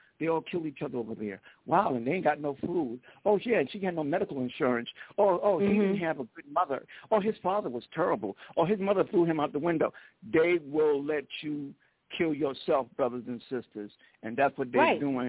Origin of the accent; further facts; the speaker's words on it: South Carolina, United States; also born or lived in Harlem, New York; so many people told me when I was growing up from South Carolina to Harlem, do this, do that, look like this, walk like